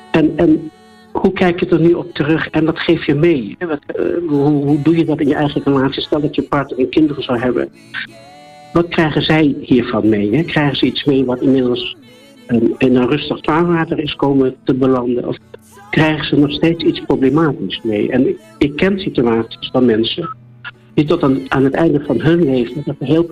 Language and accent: Dutch; Oostburg, Zeeland, Netherlands; born there; also born or lived in Moordrecht / Vught / Culemborg; now in Nijmegen, Netherlands; overal in Nederland was ik woonachtig. Geboren in Oostburg. Een tijd in Moordrecht gewoond. Een tijd in Vught gewoond. Een tijd in Culemborg gewoond. En heden de dagen, eigenlijk sinds de jaren 80, woon ik in Nijmegen.